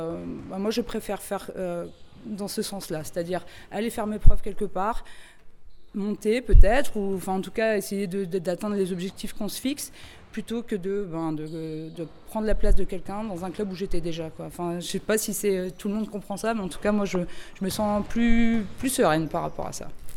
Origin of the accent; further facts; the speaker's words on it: Hauts-de-France, France; Moi, je suis issue du Nord-Pas-de-Calais, hein, enfin du Pas-de-Calais, et donc c'est quand j'étais jeune